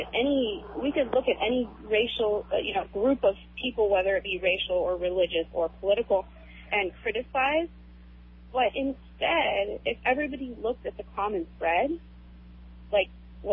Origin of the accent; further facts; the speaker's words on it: Kauai, Hawaii, United States; also born or lived in California; I just want to start off by saying I was born in California, but raised here on Kauai since I was 4 years old. And I'm a white girl. I'm a Haole girl.